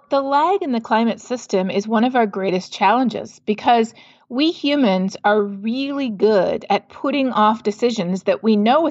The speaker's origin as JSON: {"language": "English", "country": "Canada", "said": "from the carbon pricing in my home country of Canada"}